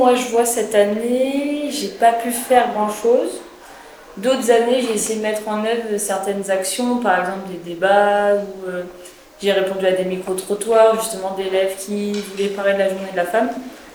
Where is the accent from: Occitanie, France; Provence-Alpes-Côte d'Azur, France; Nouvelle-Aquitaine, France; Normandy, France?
Normandy, France; Caen; je viens de Caen